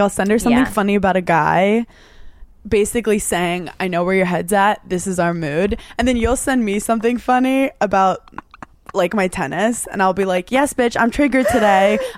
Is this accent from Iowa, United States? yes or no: no; New York, United States; Look, we're from New York.